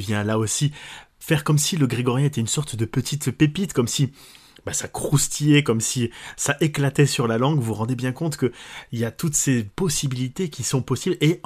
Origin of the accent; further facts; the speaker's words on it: Paris, Île-de-France, France; donc on est entre parisiens aujourd'hui, mais c'est pas parce qu'on est parisien qu'on peut pas faire de la belle musique